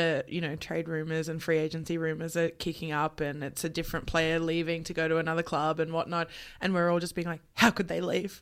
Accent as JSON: {"language": "English", "region": "Queensland", "country": "Australia", "tie": "born or raised there", "said": "I grew up in Queensland"}